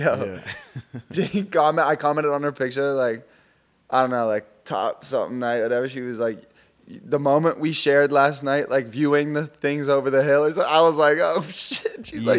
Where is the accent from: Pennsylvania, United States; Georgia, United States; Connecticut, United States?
Pennsylvania, United States; Pittsburgh; like I'm from Pittsburgh, Pennsylvania.